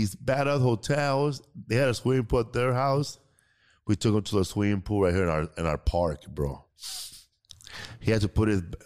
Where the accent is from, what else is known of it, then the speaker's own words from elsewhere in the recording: Mexico City, Mexico; We're from Mexico City, bro.